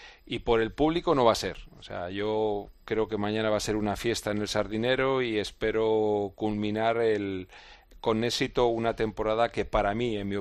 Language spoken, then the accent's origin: Spanish; Cantabria, Spain; yo como racinguista, como cántabro